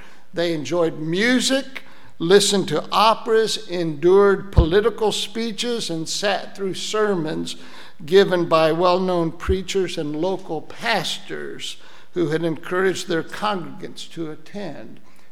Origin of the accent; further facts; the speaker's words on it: Danville, United States; I grew up in Danville, down on Broadway Street, and the largest field in our neighborhood sat between the Corbett's house and the Land's house